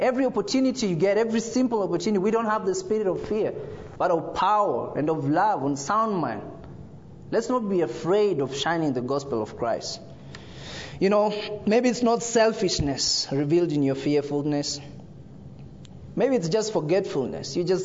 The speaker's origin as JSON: {"language": "English", "country": "Kenya", "moved": "yes", "said": "I was coming from Kenya, my first time on the plane. from Kenya. My first time on the plane, my first time out of Kenya."}